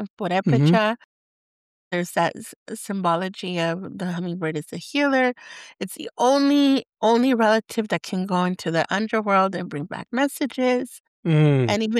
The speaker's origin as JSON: {"language": "English", "town": "Los Angeles", "region": "California", "country": "United States", "tie": "born or raised there", "said": "And in my growing up in El Sereno, which is Northeast LA, and in my family, I often felt, in some weird way, I often felt like I didn't belong."}